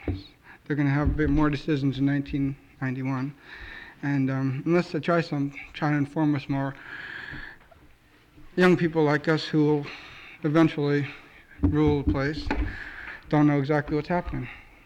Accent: Stevens Village, Alaska, United States; I'm from Stevens Village. I was kind of born and raised here.

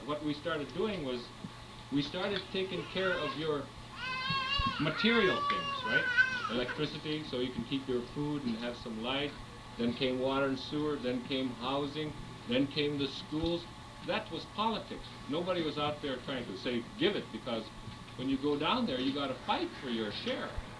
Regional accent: Ilepalurakku, United States; because I grew up in Ilepalurakku and I knew when I had to do my job

